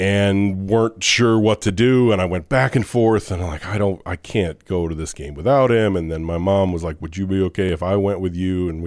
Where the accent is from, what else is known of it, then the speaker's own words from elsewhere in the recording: Illinois, United States; I grew up in the Metro East. I was in Madison County across the river from St. Louis. So I grew up in the good state.